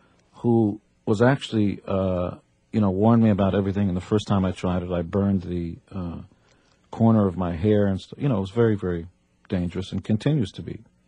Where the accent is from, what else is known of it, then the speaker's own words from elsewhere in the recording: Israel; And growing up in Israel was sort of being in a box where you're not aware that the outside world exists.